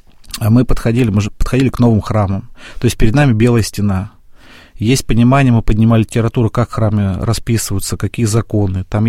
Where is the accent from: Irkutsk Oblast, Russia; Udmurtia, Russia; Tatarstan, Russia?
Udmurtia, Russia; Izhevsk; подать заявку у себя на родине в городе Ижевске